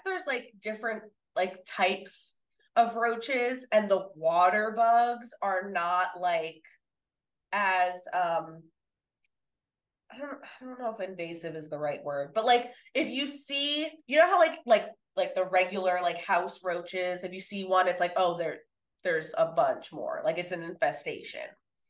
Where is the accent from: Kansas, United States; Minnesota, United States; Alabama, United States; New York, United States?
New York, United States; New York City; also born or lived in Philadelphia; But you know, like growing up in New York City and then living in Philly for several years, I've had my fair share of roach encounters.